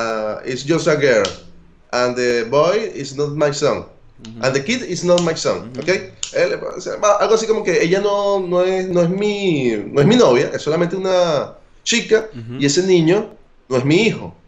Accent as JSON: {"language": "Spanish", "country": "Venezuela", "said": "venimos de Venezuela, y en Venezuela es algo muy normal"}